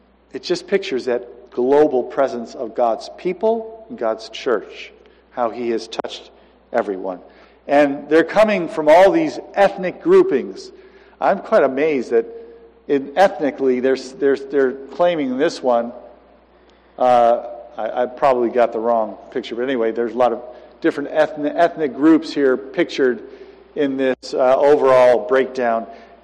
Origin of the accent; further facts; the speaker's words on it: New York, United States; And I said, well, I'm a Yankee from New York, you know.